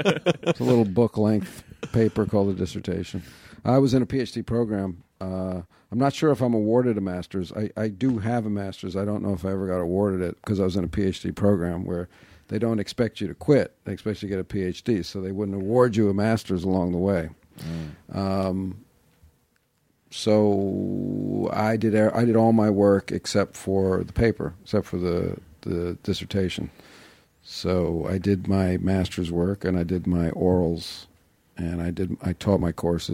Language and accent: English; New York, United States; I grew up in New York, yeah.